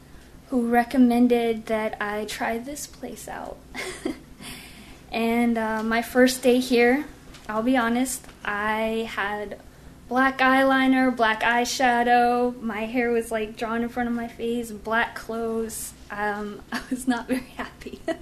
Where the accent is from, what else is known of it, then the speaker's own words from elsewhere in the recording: Wichita, Kansas, United States; moved away; I am actually from Wichita, Kansas, and I moved here two or three years ago, and I moved here with my aunt